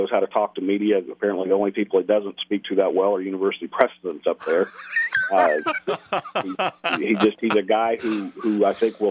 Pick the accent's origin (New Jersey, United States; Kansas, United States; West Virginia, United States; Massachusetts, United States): Kansas, United States; I'm from the Midwest, actually. I spoke with whichever one of you guys I spoke to first. I told them I'm from Kansas, so I grew up near enough Nebraska to know how passionate fans are up there.